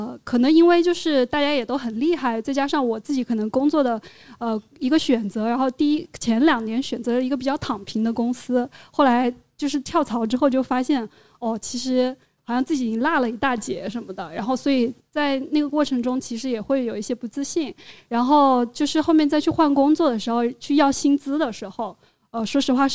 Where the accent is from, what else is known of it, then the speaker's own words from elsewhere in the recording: Changsha, Hunan, China; 就我是长沙的，然后我是长郡的